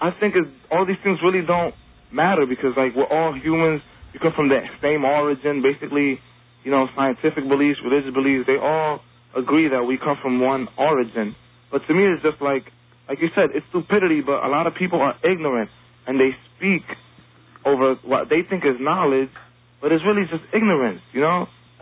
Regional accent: Sunset Park, New York, United States; I'm from Sunset Park, which is not too far from Borough Park.

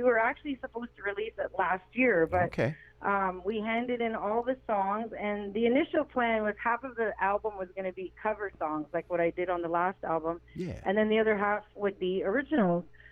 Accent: Wikwemikong, Ontario, Canada; I grew up in Wequimcong Reserve up in Canada, Ontario, Canada. I grew up on an island, and I'm First Nations. I'm Ojibwe Potawatomi

